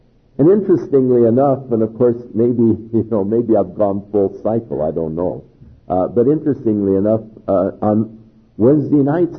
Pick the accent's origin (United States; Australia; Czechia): United States; Ventura, California; I grew up in Ventura. I mean, I've been a beach kid all my life.